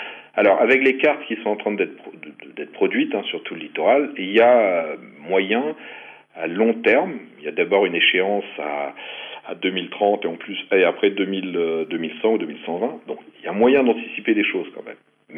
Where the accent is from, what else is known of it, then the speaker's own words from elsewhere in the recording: Brittany, France; ça se fait chez nous, en Bretagne